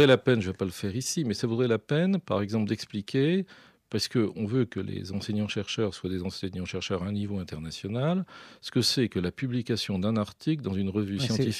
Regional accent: Hauts-de-France, France; Je suis nordiste

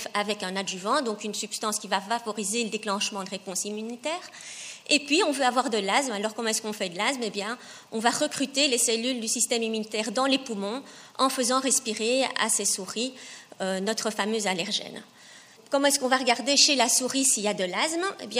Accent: Brussels, Belgium; Donc moi je viens du nord, de Bruxelles, et je suis arrivée dans le sud, au Pays du Soleil

